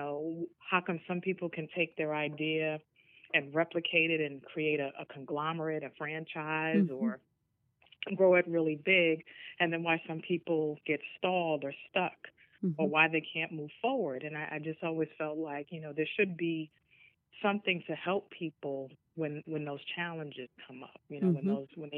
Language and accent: English; New York City, New York, United States; I grew up in an urban environment. I grew up in New York City in the Bronx.